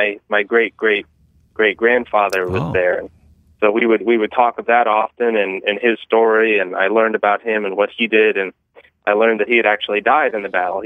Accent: Ohio, United States; Well, I grew up in Northeast Ohio, east of Cleveland

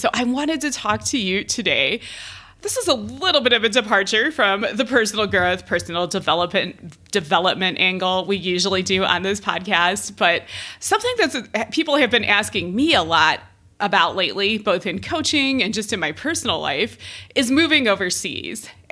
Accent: Cleveland, Ohio, United States; now in Denver, United States; I'm from Cleveland, so I'm used to it being like really cold, really windy, really snowy in the winter.

